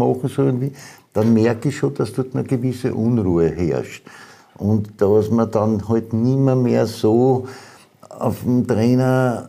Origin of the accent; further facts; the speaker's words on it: Austria; Da bin ich Österreicher